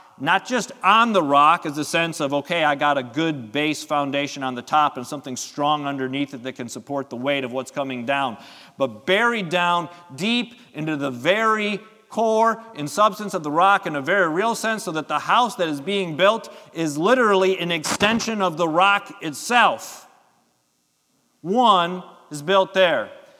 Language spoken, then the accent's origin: English; Milwaukee, Wisconsin, United States; I grew up in Milwaukee. We didn't have any skyscrapers in Milwaukee.